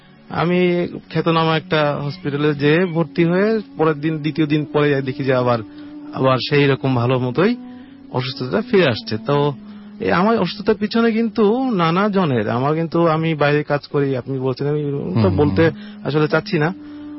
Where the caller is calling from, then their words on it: Dhaka, Dhaka Division, Bangladesh; এসেছি গুলশান 2 থেকে।